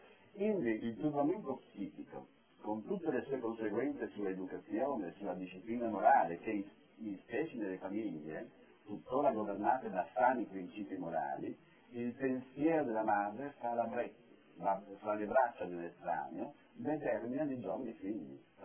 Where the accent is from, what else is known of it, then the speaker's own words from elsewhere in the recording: Trieste, Friuli-Venezia Giulia, Italy; io vengo da Trieste dove c'è una famosa spiaggia di nudisti, quasi inaccessibile